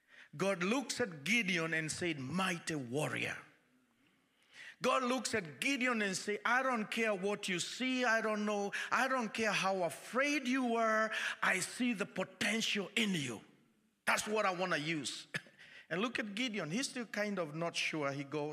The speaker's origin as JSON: {"language": "English", "country": "Kenya", "said": "I come from Kenya, and I come to share the good news."}